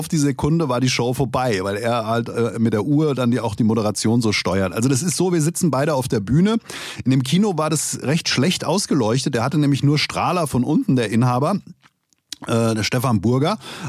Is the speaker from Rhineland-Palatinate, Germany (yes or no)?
no; Langen, Hesse, Germany; nicht über meine Jugend in Langen erzählen